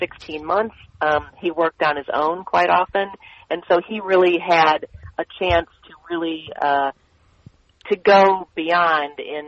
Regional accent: Jerusalem, Jerusalem District, Israel; moved away; So my father is a Christian, my mother is a Muslim, and then I grew up in Jerusalem.

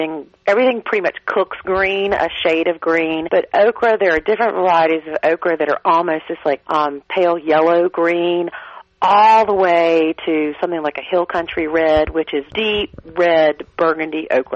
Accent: the South, United States; accent: Southern; I don't think you're going to trust me with my Southern accent to try that.

